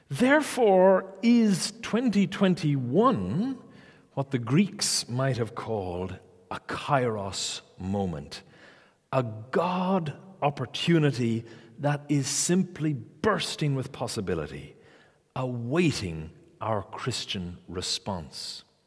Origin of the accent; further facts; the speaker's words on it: Ireland; Growing up in Ireland, a typical Irish mother always led their sons to believe that the world revolved around them.